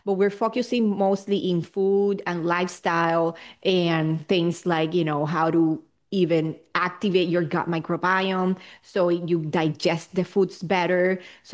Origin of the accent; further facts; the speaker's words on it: Puerto Rico; I'm from Puerto Rico. So in my culture, we drink a lot of coffee.